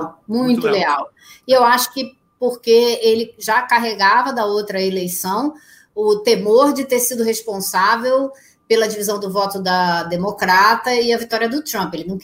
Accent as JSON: {"language": "Portuguese", "country": "Brazil", "said": "Eu, como brasileira e conhecendo essa política aqui há mais de 30 anos"}